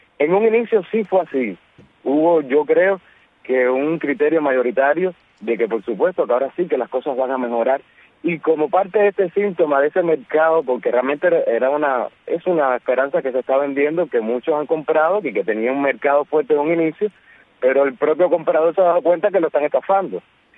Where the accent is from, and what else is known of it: Cuba